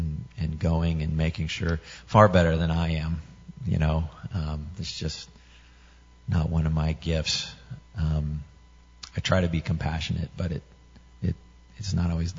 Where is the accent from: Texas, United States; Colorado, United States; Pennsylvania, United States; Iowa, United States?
Colorado, United States; Denver; I go to my home church that I grew up in Denver called Cherry Hills Community Church, and it's a church of 6,000 people, and it's this huge auditorium. My folks are still there.